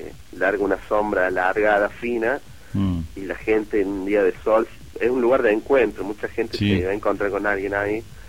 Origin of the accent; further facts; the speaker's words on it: Argentina; al decir que era argentino